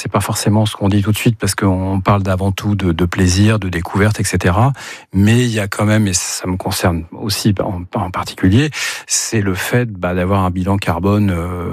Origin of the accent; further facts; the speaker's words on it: Normandy, France; je suis normand